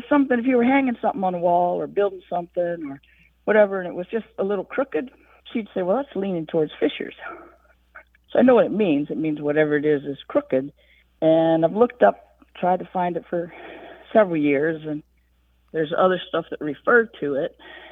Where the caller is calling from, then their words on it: South Carolina, United States; I'm calling from South Carolina.